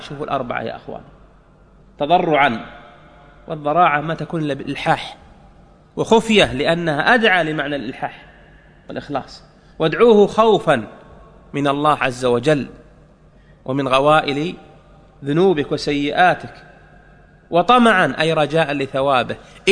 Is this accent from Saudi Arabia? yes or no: yes; Saudi Arabia; احنا عندنا في السعوديه نوديه الطائف